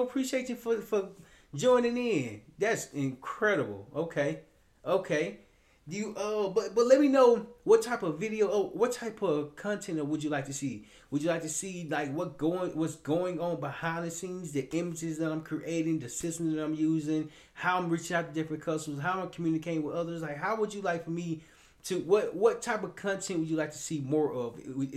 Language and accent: English; Little Rock, Arkansas, United States; now in Temple, United States; I'm from Temple. I'm in Temple right now. Well, not from. Originally, I'm from Little Rock, Arkansas, but I stay in Temple now.